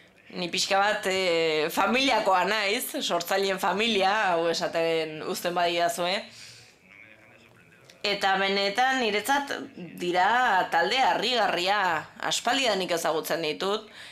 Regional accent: New York, United States; accent: Puerto Rican; now in Spain; Ni New Yorkekoa naiz. Eta ni hasi nintzen auzoan badaude Puerto Ricoko jendea, Kubakoa, mexikarrak

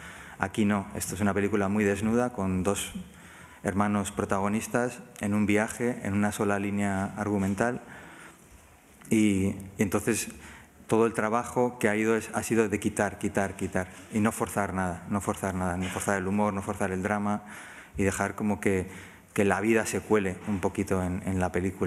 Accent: Madrid, Community of Madrid, Spain; born there; yo llevo Cantabria en la sangre. Yo nací en Madrid por accidente porque me considero cántabro. Mi familia, mi padre es cántabro, toda la familia de mi padre es cántabra

